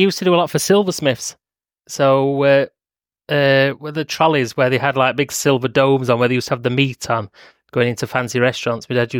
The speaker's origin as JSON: {"language": "English", "town": "Sheffield", "region": "Yorkshire and the Humber", "country": "United Kingdom", "tie": "born or raised there", "said": "I've always lived in Sheffield. Yeah, all my family's from Sheffield. Born and bred in Sheffield."}